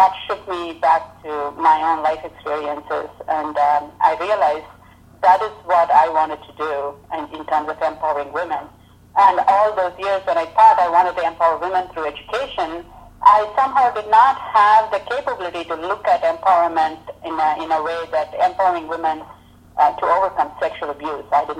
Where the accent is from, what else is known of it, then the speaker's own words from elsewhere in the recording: India; moved away as an adult; now in United States; So I'm basically from India. I moved to the United States for work about in the late 90s.